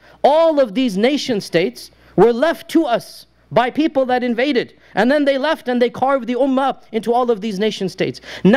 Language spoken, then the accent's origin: English; Pakistan; because I'm from that place, I don't mind saying this, I am Pakistani first and Muslim second.